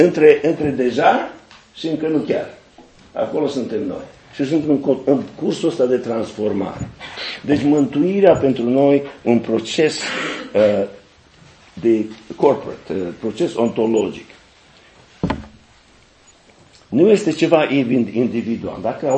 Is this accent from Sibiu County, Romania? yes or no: yes; Dumbrăveni, Sibiu County, Romania; de unde sunt eu, din Dumbrăveni, județul Sibiu